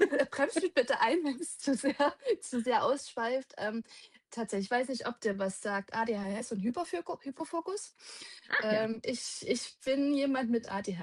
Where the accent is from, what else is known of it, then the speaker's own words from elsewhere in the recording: Chemnitz, Saxony, Germany; ich komme aus Chemnitz, bin ursprünglich auch immer schon in Sachsen gewesen, bin da aber schon ein paar Mal hin und her gezogen